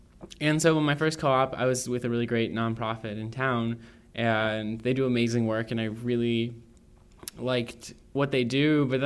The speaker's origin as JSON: {"language": "English", "town": "Chicago", "region": "Illinois", "country": "United States", "said": "I am class of 2018. I'm from Chicago."}